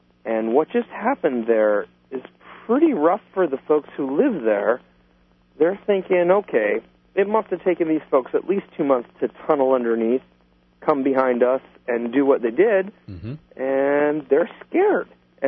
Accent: Ann Arbor, Michigan, United States; Yeah, I'm from Ann Arbor.

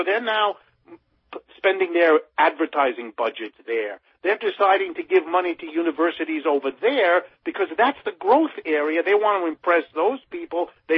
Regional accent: Youngstown, Ohio, United States; born there; I was born in Youngstown, Ohio, which is like a poster child of the very disaster we're talking about.

